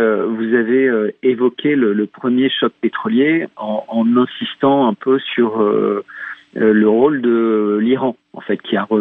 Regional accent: France; Juste pour moi, je suis français.

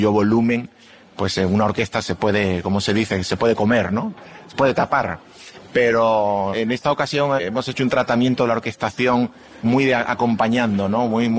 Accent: Seville, Andalusia, Spain; now in Moscow, Russia; yo he venido de Sevilla, ¿no? He venido desde Sevilla, mi ciudad natal, y he venido directamente aquí a Moscú

